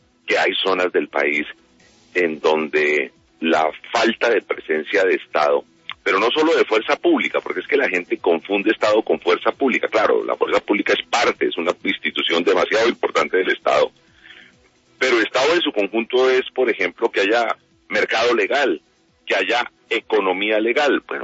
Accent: Cauca, Colombia; Yo soy del departamento del Cauca y recorro permanentemente el Pacífico colombiano, los departamentos del Pacífico colombiano.

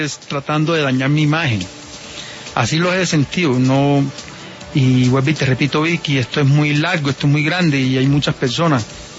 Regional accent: Sahagún, Córdoba, Colombia; Yo hago este negocio de una finca de mi región, de mi pueblo, de Sagún.

